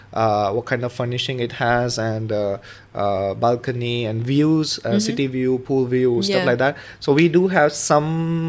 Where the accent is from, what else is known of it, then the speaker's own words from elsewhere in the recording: India; moved away; Because I came from India where the market was a little bit more evolved